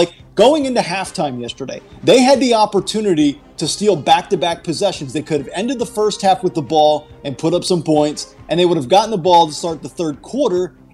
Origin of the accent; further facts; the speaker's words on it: Pennsylvania, United States; And God love him, because I'm a guy from Pennsylvania.